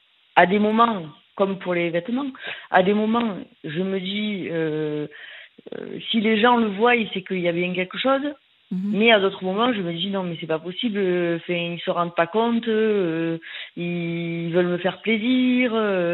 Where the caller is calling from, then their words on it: Entraigues-sur-la-Sorgue, Provence-Alpes-Côte d'Azur, France; Alors, j'ai 37 ans et en fait, je suis d'Entraigues-sur-la-Sorgue.